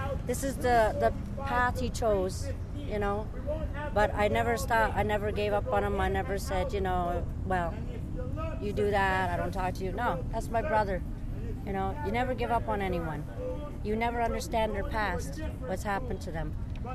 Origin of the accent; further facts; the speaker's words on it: North Bay, Ontario, Canada; I'm from North Bay, but Dennis chose this life